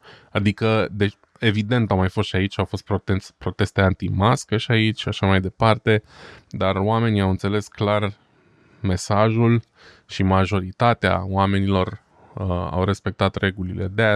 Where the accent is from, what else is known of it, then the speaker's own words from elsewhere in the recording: Romania; now in Germany; ce văd eu ca om, ca român în diaspora